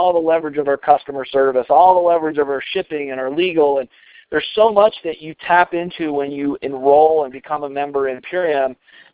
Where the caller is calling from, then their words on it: Colorado, United States; I'm calling in from Colorado tonight.